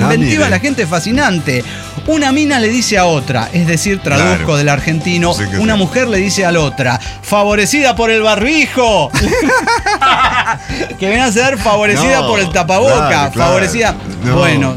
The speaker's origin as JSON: {"language": "Spanish", "region": "Mexico City", "country": "Mexico", "said": "de la Ciudad de México."}